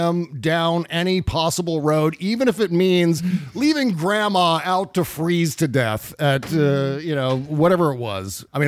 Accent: Upper Midwest, United States; accent: upper Midwest; See, that's my upper Midwest accent.

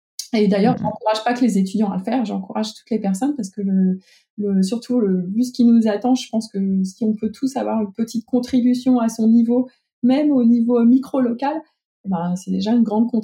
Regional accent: Auvergne-Rhône-Alpes, France; qui est à quelques kilomètres de là où j'habitais, dans mon petit village de 600 habitants dans l'Ain.

